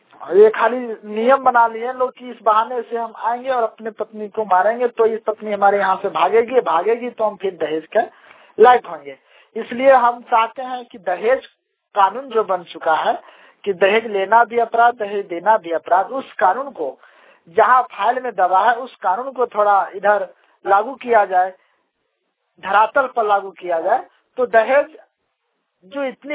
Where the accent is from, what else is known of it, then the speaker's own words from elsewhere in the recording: Giridih, Jharkhand, India; मैं गिरिडीह ब्लॉक और गिरिडीह जिला का रहने वाला हूँ।